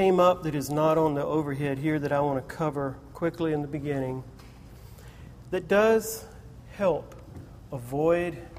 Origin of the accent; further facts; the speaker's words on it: the South, United States; I'm from the South. I was raised with Southern traditions. And yes, sir, and yes, ma'am, were a very real part of my upbringing.